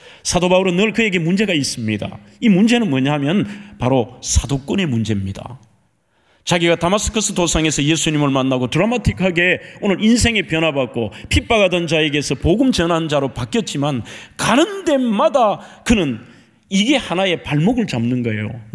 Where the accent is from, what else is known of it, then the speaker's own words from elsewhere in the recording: Andong, North Gyeongsang, South Korea; 저는 경북 안동의 그 보수적인 동네에서 태어났는데 어릴 때 너무너무 가난했어요.